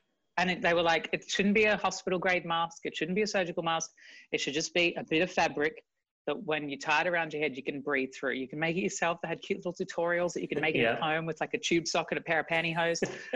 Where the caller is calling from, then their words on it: London, United Kingdom; I'm in London, in East London.